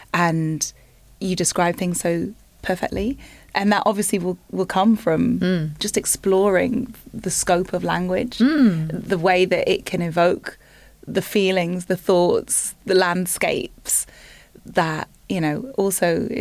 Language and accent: English; Newcastle upon Tyne, North East England, United Kingdom; just a couple of weeks ago in my hometown in Newcastle.